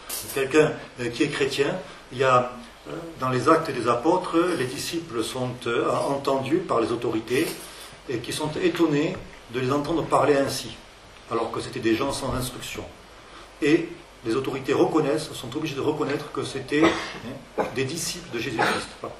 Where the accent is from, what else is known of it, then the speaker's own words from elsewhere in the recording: Nouvelle-Aquitaine, France; On dit, bien, nous, on est du 64.